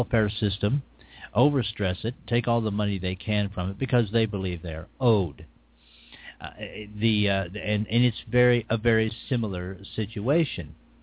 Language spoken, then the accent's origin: English; Texas, United States; because I come from Texas and I've been exposed to La Raza and many of their opinions for quite some time.